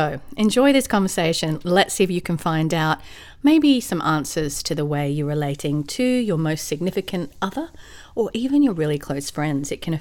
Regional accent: Australia; also born or lived in London / California; now in Atlanta, United States; artist, educator, and entrepreneur who's danced through life in Australia, London, and California. Now I'm an Aussie in Atlanta, Georgia, USA.

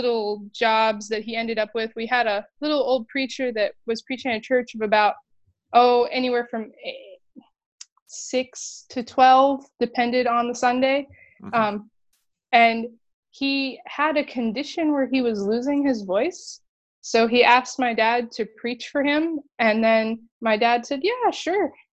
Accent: South Dakota, United States; So about myself, I'm from Western South Dakota, and I specify Western South Dakota because we are a ranching community as opposed to farming

